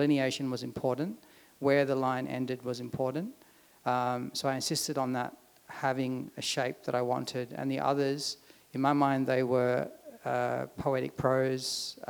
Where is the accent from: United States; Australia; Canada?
Australia; Adelaide, South Australia; also born or lived in India; I grew up mostly in Adelaide, but I was born in India